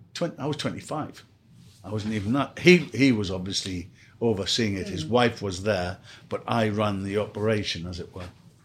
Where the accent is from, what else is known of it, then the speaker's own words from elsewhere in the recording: North East England, United Kingdom; now in London, United Kingdom; I come from the Northeast. I spoke very different. I felt a little bit lost. I felt out of my comfort zone because of my accent.